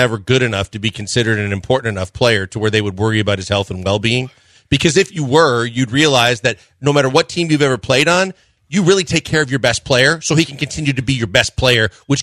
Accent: Milwaukee, Wisconsin, United States; when I was growing up in Milwaukee at County Stadium

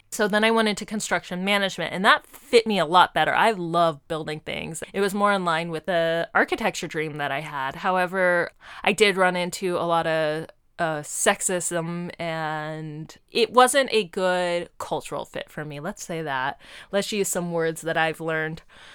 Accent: Denver, Colorado, United States; I grew up in Denver, Colorado.

